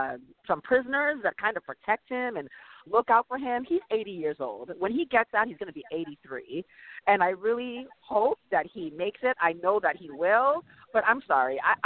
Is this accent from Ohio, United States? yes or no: no; Massachusetts, United States; I'm from Massachusetts.